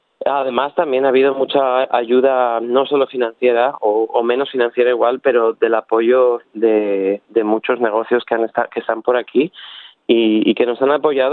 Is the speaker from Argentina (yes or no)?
no; Spain; now in Brisbane, Australia; siendo españoles